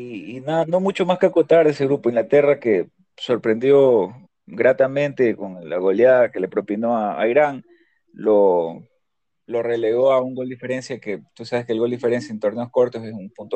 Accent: Ecuador; obviamente somos ecuatorianos

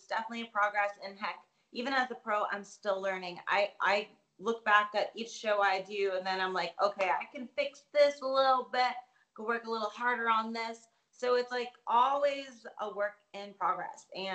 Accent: Ohio, United States; which was a super special win to me because it was in my home state of Ohio and it was such a big deal.

